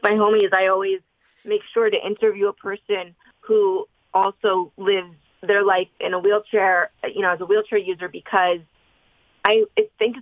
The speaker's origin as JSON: {"language": "English", "region": "New Jersey", "country": "United States", "said": "because like me, I'm from Jersey. I'm sort of, I can be a bitch, but I'm also, you know, a Sicilian, very maternal, loving, nice woman."}